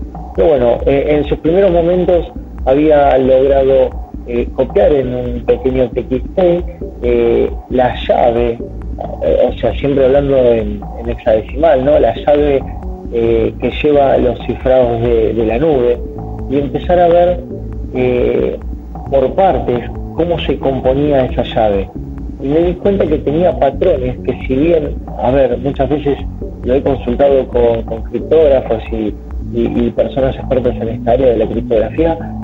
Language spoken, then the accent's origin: Spanish; Buenos Aires, Argentina; yo soy de Argentina, Buenos Aires, y con mi hijo Andrés en este momento me encuentro en la ciudad de Paraná.